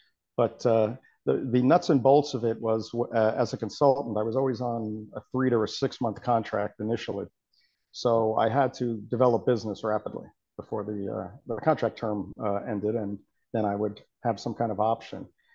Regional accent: New Jersey, United States; also born or lived in New York; now in Atlanta, United States; Originally New York, grew up in New Jersey, and then about 20 years ago, moved down to the Atlanta area, where I live now.

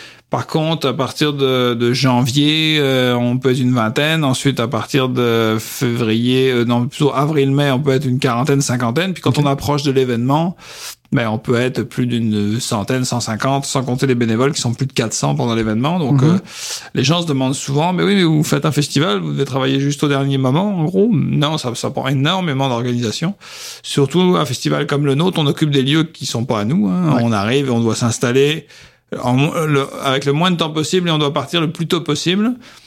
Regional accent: western France, France; now in Trois-Rivières, Canada; Mais oui, pour ceux qui entendent mon accent, moi, je viens de l'ouest de la France. Ça fait longtemps que je suis au Québec, là, plus d'une quinzaine d'années. Mais quand je suis arrivé à Trois-Rivières, ben, je connaissais évidemment personne.

